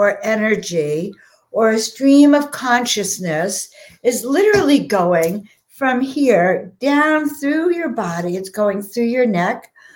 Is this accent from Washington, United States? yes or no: no; New York, United States; I was raised in Long Island on the South Shore, Windmere, the five towns, if you're anywhere near that.